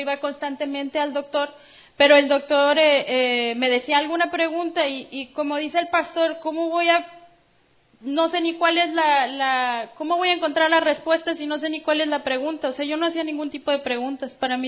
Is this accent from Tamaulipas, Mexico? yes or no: yes; Ciudad Victoria, Tamaulipas, Mexico; Ciudad Victoria, de donde soy yo, y Monterrey.